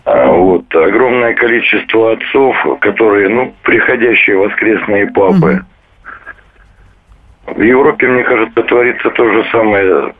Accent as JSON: {"language": "Russian", "town": "Krasnodar", "region": "Krasnodar Krai", "country": "Russia", "said": "Я из Краснодара."}